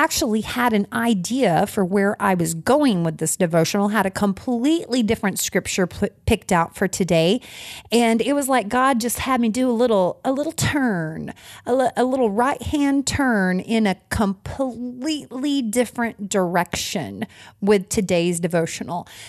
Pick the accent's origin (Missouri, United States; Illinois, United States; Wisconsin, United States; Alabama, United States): Missouri, United States; little pit stop in Sikeston, Missouri. Shout out to Missouri girls. I am in your state right now. Oh, my home state. Good to be back home.